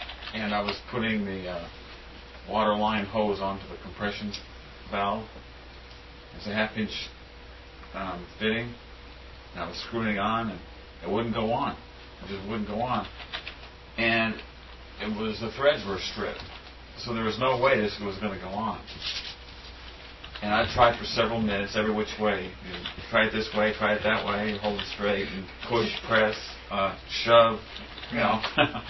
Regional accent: California, United States; I never even seen a roach until I came to Pensacola. I'm from California.

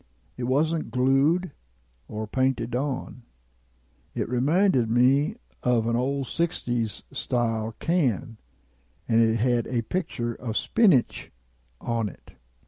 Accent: Jason, Indiana, United States; So I started walking down the road in the town where I grew up in Jason, Indiana, on South Meridian Street.

